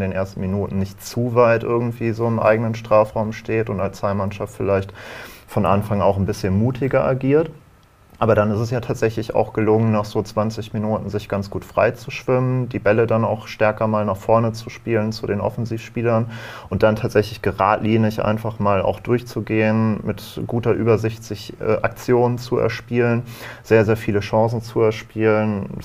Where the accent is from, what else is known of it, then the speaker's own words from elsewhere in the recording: Lower Saxony, Germany; Ich komme ja aus Ostfriesland.